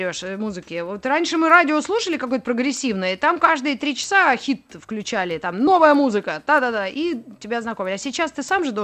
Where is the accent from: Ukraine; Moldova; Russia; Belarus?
Russia; среди них я была одна из России, такая умная.